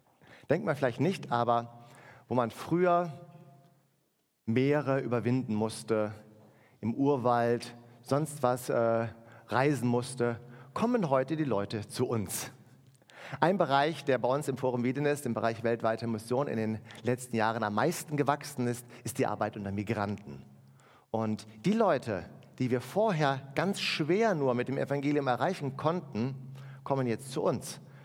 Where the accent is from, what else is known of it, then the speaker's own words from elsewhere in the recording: Germany; als wir in unserer westlichen Kultur, wozu wir als Deutsche ja auch gehören.